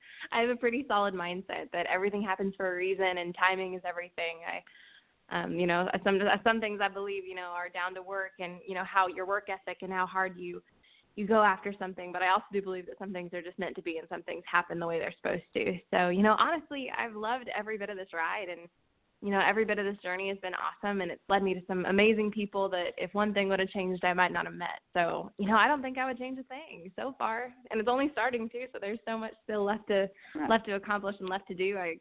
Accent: Wyoming, United States; also born or lived in Seattle; now in Nashville, United States; So I was born in Seattle. So I'm a West Coast girl originally. And then my family ended up moving to Wyoming, and I did the cowgirl thing for a little while, and I raised horses and all that. And then I moved to Nashville.

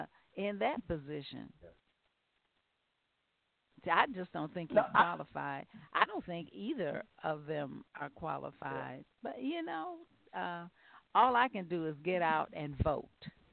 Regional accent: Gary, Indiana, United States; born there; he's from the state I was born in. I was born in Gary, Indiana, and he is from Indiana

